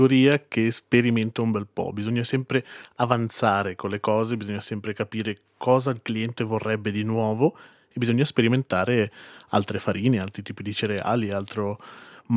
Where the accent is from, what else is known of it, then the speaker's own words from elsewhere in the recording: Mesocco, Graubünden, Switzerland; sono originario di Mesocco e sono panettiere pasticcere